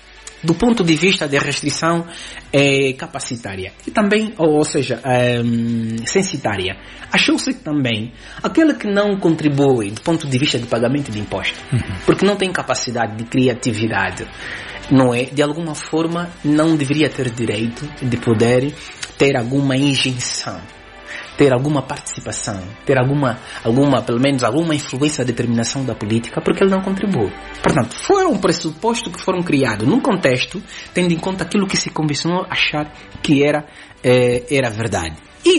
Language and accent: Portuguese; Angola; Mas eu sou angolano. Sendo angolano, ninguém me pode coartar o direito de eu decidir sobre o meu futuro político.